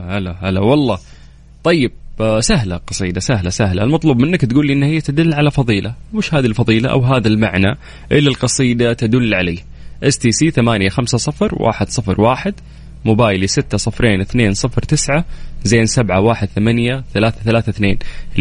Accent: Saudi Arabia; يعني في جمعيات كثيرة عندنا في المملكة العربية السعودية

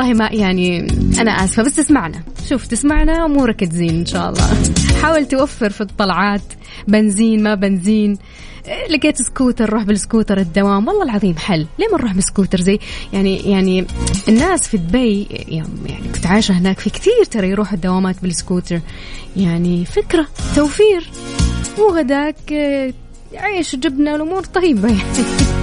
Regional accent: Taif, Makkah Province, Saudi Arabia; born there; ترى انا من مواليد الطايف على فكرة

